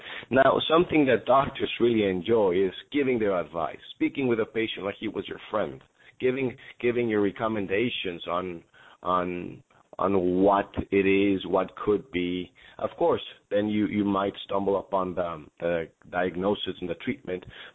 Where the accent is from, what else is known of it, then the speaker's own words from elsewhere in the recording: Mexico; English is a second language; I'm from Mexico, and they're there.